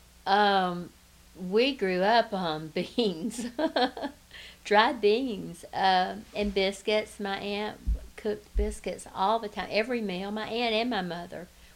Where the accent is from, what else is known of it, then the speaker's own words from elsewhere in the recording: Atlanta, Georgia, United States; living in Atlanta and growing up in Atlanta, we would be more and more modernized over the years.